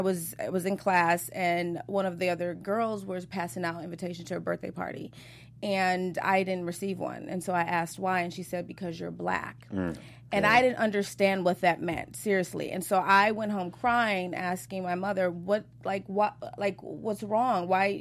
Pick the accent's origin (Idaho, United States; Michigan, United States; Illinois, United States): Illinois, United States; Chicago; now in Los Angeles, United States; I'm from, you know, we're from Chicago, so right. we're going to survive wherever we go.